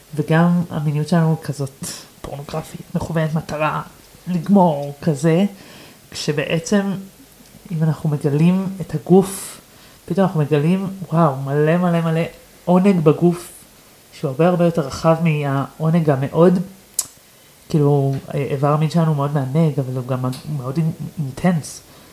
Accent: Argentina; אני גם ארגנטינאית.

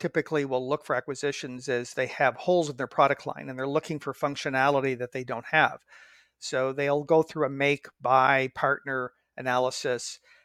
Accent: Canada; moved away as an adult; now in United States; I grew up in Canada, and that's where I took my undergraduate degrees in engineering.

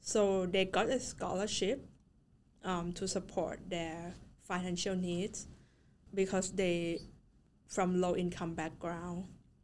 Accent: Thailand; English is a second language; moved away; And for myself, I'm from Thailand in Southeast Asia, so Center for Southeast Asian Studies is kind of an outlet for me.

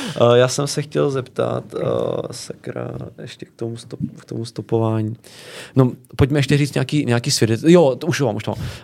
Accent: South Bohemian Region, Czechia; já pocházím tam od Jindřichova Hradce

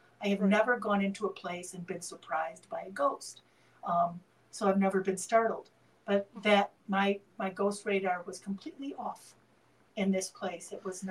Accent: Chicago, Illinois, United States; I was born in the middle of the last century. I grew up in Chicago. And I was the third of 10 children in a house where I was the fourth generation to live in that house.

